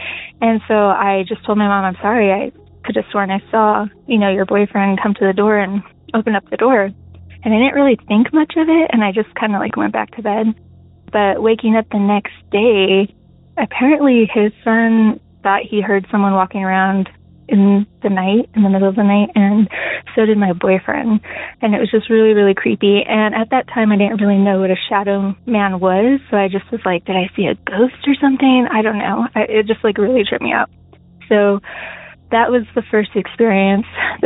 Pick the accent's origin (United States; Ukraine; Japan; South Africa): United States; California; now in Missouri, United States; Both of them actually take place in Southern California. That's where I'm from.